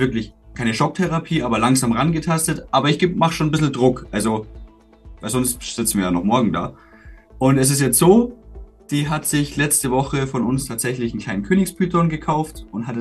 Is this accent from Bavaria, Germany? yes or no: yes; Bavaria, Germany; Ich komme ursprünglich aus Bayern, da ist es verboten.